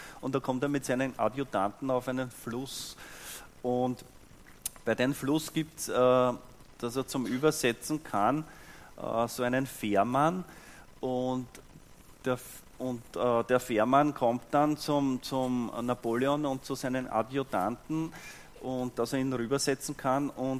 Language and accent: German; Lower Austria, Austria; ich komme aus der Gegend von Weinviertel und bin in einem Dorf aufgewachsen.